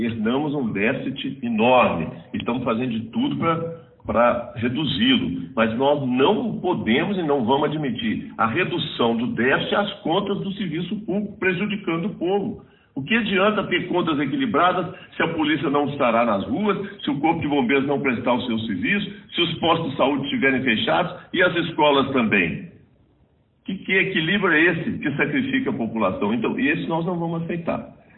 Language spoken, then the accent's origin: Portuguese; Minas Gerais, Brazil; A nossa não. Nós somos mineiros.